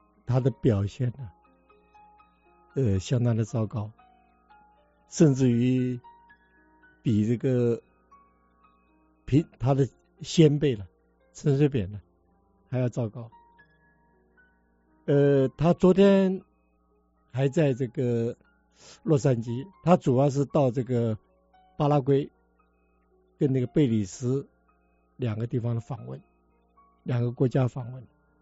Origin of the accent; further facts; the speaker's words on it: Taiwan; also born or lived in Shanghai, China; 我是小时候在上海念过书了。我8岁的时候到台湾，那个时候到台湾的时候是1949年啊，我记得还是1月份。